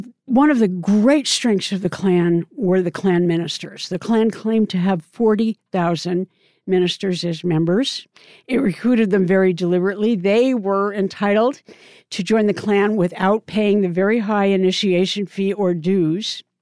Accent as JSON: {"language": "English", "region": "Oregon", "country": "United States", "tie": "born or raised there", "said": "And for example, Oregon, which happens to be my home state"}